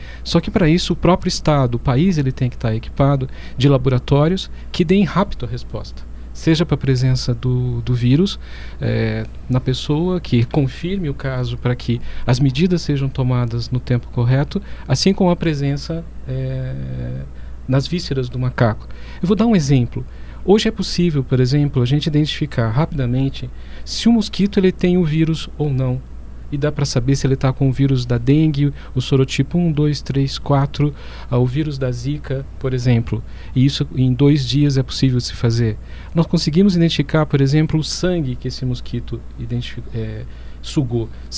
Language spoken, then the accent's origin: Portuguese; Paraná, Brazil; Eu, como paranaense, adoro essa questão.